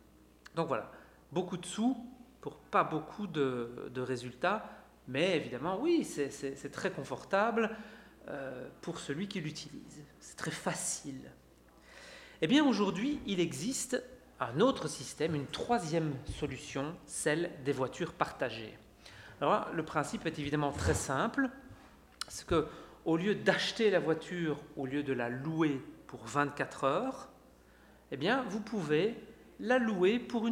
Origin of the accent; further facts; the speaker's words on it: Belgium; moi je suis belge, je vis en Belgique